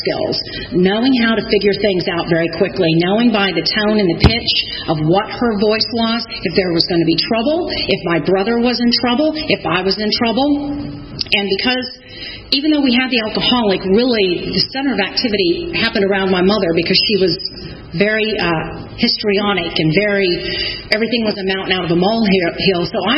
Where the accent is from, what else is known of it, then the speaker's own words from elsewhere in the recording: Oklahoma, United States; So what it was like for me growing up. I'm from Oklahoma.